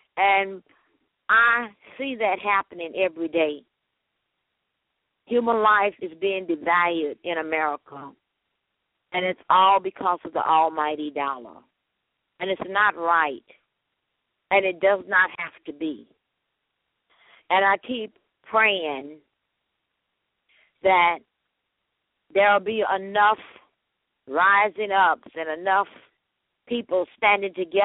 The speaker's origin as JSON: {"language": "English", "country": "United States", "said": "But I know from my perspective, I'm an American."}